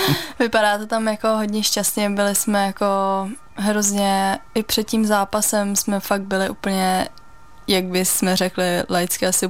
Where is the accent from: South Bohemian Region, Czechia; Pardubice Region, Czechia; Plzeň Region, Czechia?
Pardubice Region, Czechia; Ústí nad Orlicí; já jsem vlastně z Ústí nad Orlicí, což je u České Třebové, ale nemám to daleko ani do Svitav, ani do České Třebové